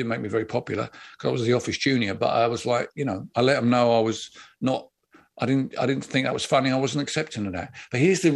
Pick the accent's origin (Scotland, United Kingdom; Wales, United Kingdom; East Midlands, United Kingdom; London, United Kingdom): London, United Kingdom; growing up in London in the 70s, I was well aware of racism.